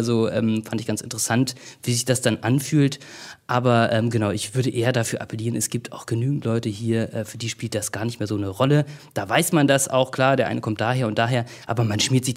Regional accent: Northern Germany, Germany; born there; also born or lived in Cologne; now in Dresden, Germany; ich bin 1984 im Norden geboren und habe dann irgendwo studiert und habe ja auch in Köln schon gelebt und jetzt bin ich eben hier in Dresden.

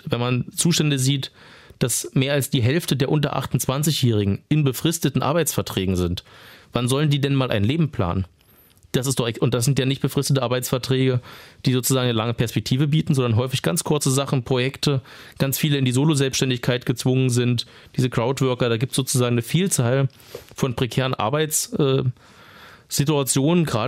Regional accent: Potsdam, Brandenburg, Germany; ich komme ja aus Potsdam, immer ein sehr wichtiges Thema

